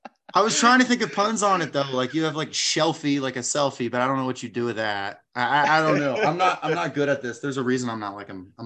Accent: Tennessee, United States; I grew up in Tennessee for a long time, and people would always say stuff along times of like, oh, Tennessee, all the hills and stuff. Well, I'm from Middle Tennessee is the problem.

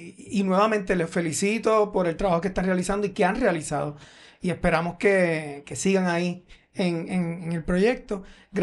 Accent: Manatí, Puerto Rico; Además, yo soy de Manatí

